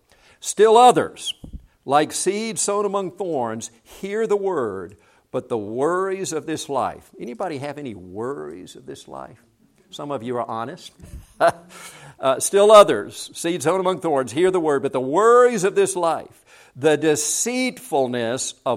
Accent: South Korea; now in United States; You know, when I came from Korea in 1968 to attend PC

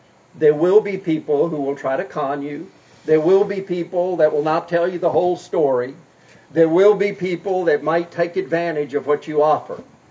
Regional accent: South Korea; And growing up in Korea in the 1950s, I thought everybody experienced robberies at least once a week.

